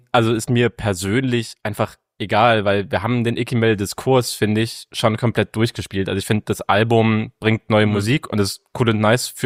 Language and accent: German; Saxony-Anhalt, Germany; also in meiner Heimat Sachsen-Anhalt